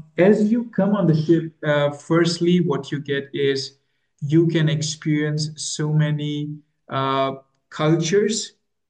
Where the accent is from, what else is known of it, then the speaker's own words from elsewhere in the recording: India; So it's really something special for me, being an Indian, to share this, that the ship ministry actually started to bring literature from Belgium to India.